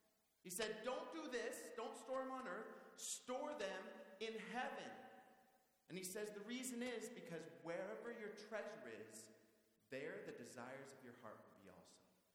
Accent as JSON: {"language": "English", "town": "Seattle", "region": "Washington", "country": "United States", "said": "I mean, I'm from Seattle, so of course it's worth money."}